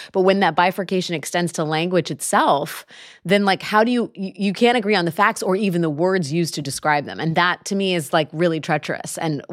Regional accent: Washington, District of Columbia, United States; I grew up in Washington, D.C. It'll always be National Airport for me.

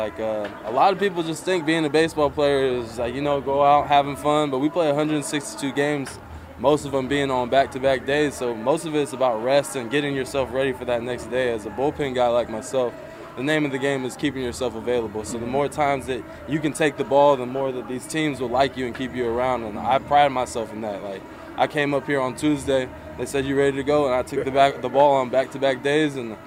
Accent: Pacific Northwest, United States; I'm from the Northwest

